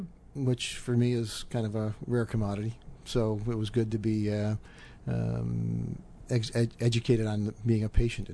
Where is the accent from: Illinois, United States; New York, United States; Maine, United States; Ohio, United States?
New York, United States; Rochester; I grew up in upstate New York, Rochester.